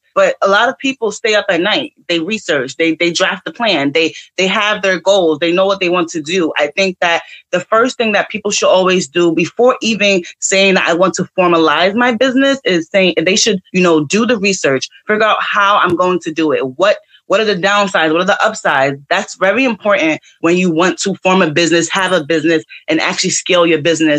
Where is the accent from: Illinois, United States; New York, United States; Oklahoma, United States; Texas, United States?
New York, United States; Brooklyn; I don't want to say I come from the bottom, but I'm from Brooklyn, I'm from New York